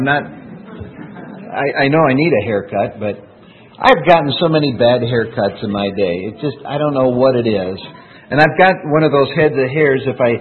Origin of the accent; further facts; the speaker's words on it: Rochester, United States; But I get the privilege tonight of preaching in Rochester, my hometown, so I'm excited about that, looking forward to that.